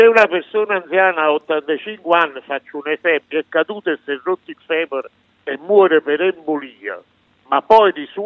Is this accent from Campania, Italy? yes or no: yes; Campania, Italy; io sono campano